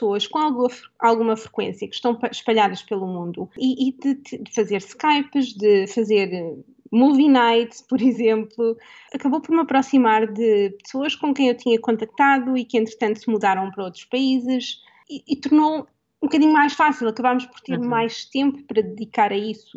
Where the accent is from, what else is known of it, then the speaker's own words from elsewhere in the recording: Portugal; now in United States; obviamente sou portuguesa, cozinho comida portuguesa